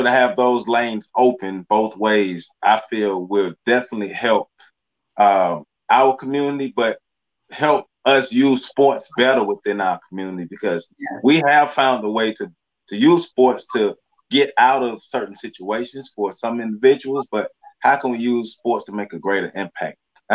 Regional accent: Florida, United States; Because like I said, we grew up in Florida and we don't see ice.

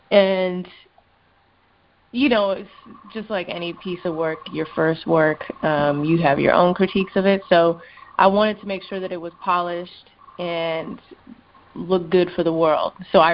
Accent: California, United States; And I was like, yo, I'm from the Bay

